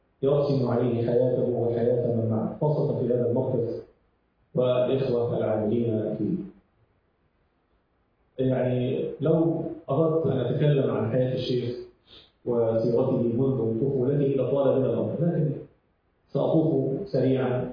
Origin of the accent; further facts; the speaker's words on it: Egypt; كما نقول عندنا هنا، هو عندنا في مصر الإعدادية